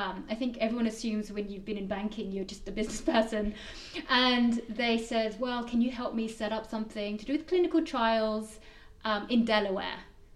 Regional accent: London, United Kingdom; I'm from London originally. The accent will give it away if you haven't realized already. Born and brought up Londoner. My parents are actually of Assamese origin, so I was brought up very much with Assamese values, but living as a British citizen in the UK.

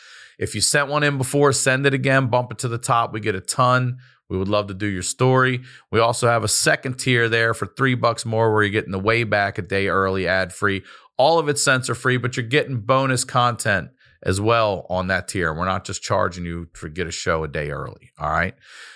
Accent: Maryland, United States; That's where I'm from, and I bleed it.

